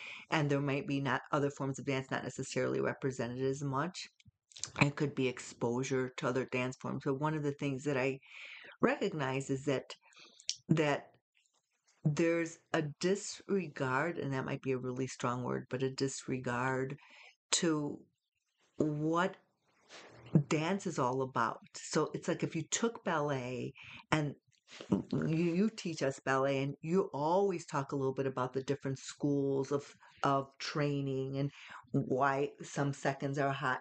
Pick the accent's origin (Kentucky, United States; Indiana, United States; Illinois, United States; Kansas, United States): Illinois, United States; Chicago; now in Albuquerque, United States; Yeah, it's interesting because I came from Chicago, and I'm not trying to compare like Chicago to to Albuquerque